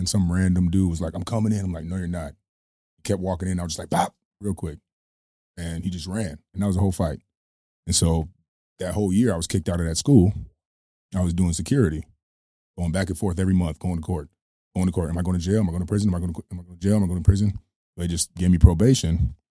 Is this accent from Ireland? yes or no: no; Minneapolis, Minnesota, United States; moved away as an adult; now in Manhattan, United States; Yeah, well, I'm from Manhattan, born and raised in Minneapolis. Moved to Manhattan 3 years ago, or as I like to say, from the Mini-Apple to the Big Apple.